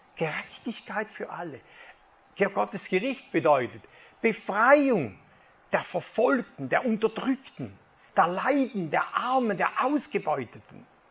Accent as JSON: {"language": "German", "country": "Switzerland", "said": "Ich bin kein richtiger Schweizer. Ich habe italienisches Blut wahrscheinlich. Süditalienisches"}